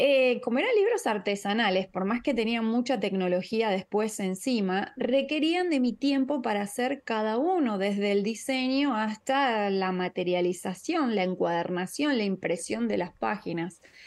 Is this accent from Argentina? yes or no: yes; Argentina